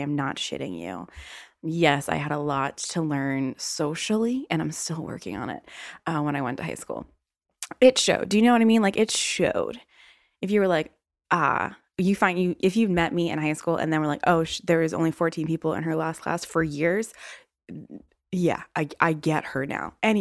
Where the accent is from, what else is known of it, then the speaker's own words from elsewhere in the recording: Virginia, United States; accent: Southern; And then I'm like, yeah, I'm from Virginia. Virginia has like multiple sects or like vernaculars of their own Southern accent.